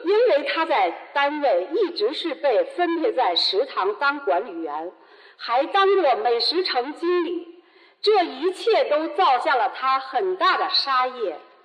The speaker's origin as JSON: {"language": "Chinese", "region": "Beijing", "country": "China", "said": "我是来自北京的"}